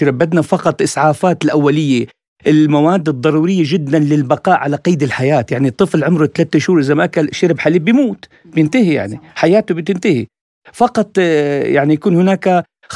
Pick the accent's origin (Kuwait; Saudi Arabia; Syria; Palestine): Syria; Latakia, Latakia Governorate; أنا من اللاذقية وأعمل في سبوتنيك